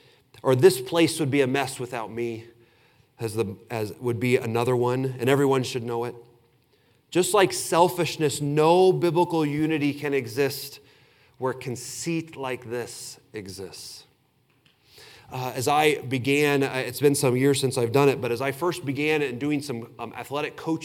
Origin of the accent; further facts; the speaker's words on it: Illinois, United States; And I grew up in Southern Illinois. I'm very familiar with the stink of a pig farm.